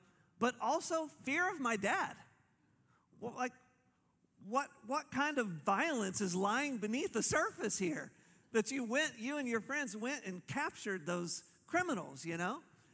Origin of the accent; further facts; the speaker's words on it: Tulsa, Oklahoma, United States; I grew up in Tulsa, Oklahoma, and my dad was a pastor.